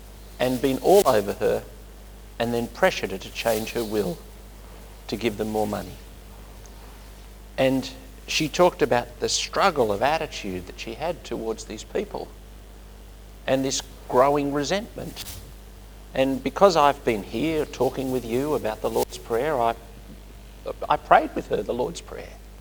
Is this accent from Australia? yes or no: yes; West Pennant Hills, New South Wales, Australia; I grew up living in West Pennant Hills, on Pennant Hills Road